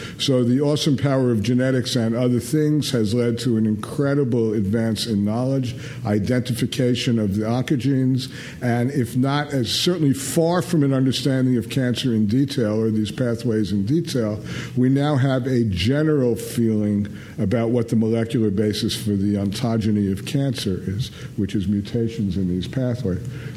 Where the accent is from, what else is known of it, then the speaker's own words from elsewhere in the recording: Brooklyn, New York, United States; I'm from Brooklyn, New York.